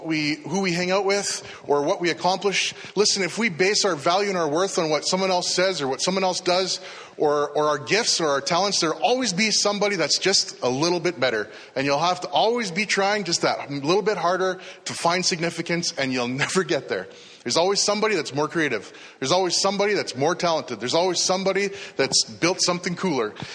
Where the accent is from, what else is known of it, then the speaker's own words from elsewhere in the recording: Canada; I can go anywhere in this country because I'm a Canadian citizen.